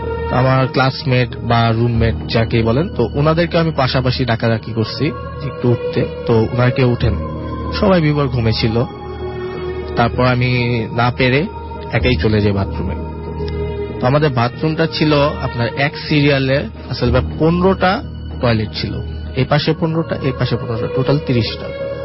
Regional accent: Narayanganj, Dhaka Division, Bangladesh; আমি ফতুল্লাহ অবদারপুর নানগঞ্জ থেকে এসেছি।

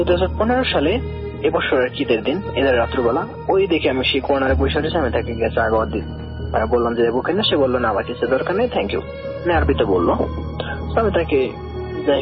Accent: Gournadi, Barisal Division, Bangladesh; now in Saudi Arabia; আমি সৌদি আরবের একজন প্রবাসী, আমার বাড়ি বরিশালের গ্রনদীতে।

